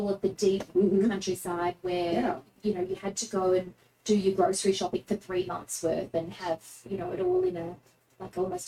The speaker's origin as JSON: {"language": "English", "country": "Australia", "said": "as an Australian"}